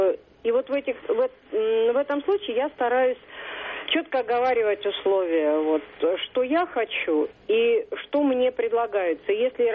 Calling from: Saint Petersburg, Russia; Да, я из Петербурга.

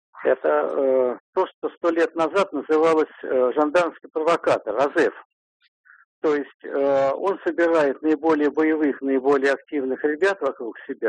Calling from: Moscow, Russia; из Москвы.

